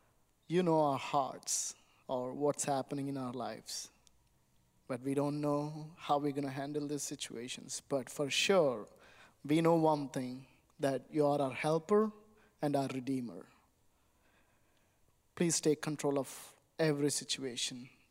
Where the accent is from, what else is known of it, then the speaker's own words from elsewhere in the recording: Wilmore, Kentucky, United States; accent: Kentuckian; English is a second language; And I ended up in a small little town called Wilmore, Kentucky. You can hear sometimes you get my Kentuckian accent, because that's where I learned English.